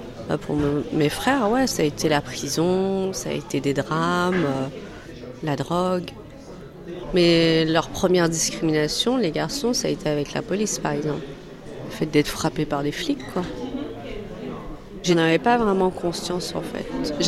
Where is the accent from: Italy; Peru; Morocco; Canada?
Morocco; Sidi Kacem, Rabat-Salé-Kénitra; born there; Je suis née au Maroc, dans un petit village qui s'appelle Sidi Qassem. Voilà, c'est entre Fès et Meknès. Donc, je suis une blédard